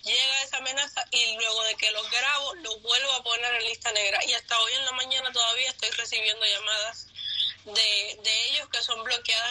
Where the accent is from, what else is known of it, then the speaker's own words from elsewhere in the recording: Cuba; se dé cuenta de que todos somos cubanos y de que ser cubano no es lo mismo que ser comunista